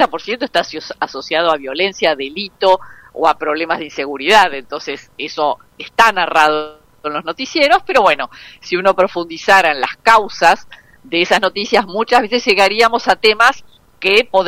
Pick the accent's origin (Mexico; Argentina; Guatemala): Argentina; de los 48 millones que somos en Argentina